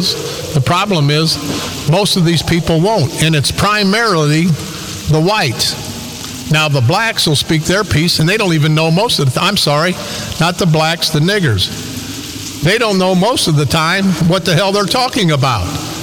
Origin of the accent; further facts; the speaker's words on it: United States; I did that because I'm proud of being an American.